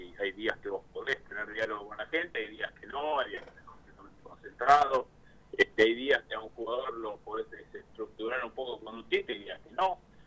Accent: Punta Alta, Buenos Aires Province, Argentina; born there; now in La Plata, Argentina; nací en Punta Alta, viví muchos años en Buenos Aires y en La Plata desde el 98, pero la realidad es que me considero platense más porque desde el día que llegué me enamoré de la ciudad, me casé acá, tuve mis hijos acá

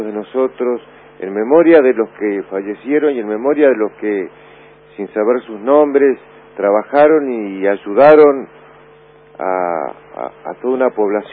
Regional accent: Tolosa, Buenos Aires Province, Argentina; Y nacido y criado en Tolosa.

